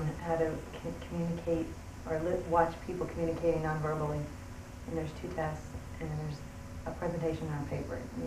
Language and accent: English; New Jersey, United States; now in Houston, United States; No, I'm from New Jersey.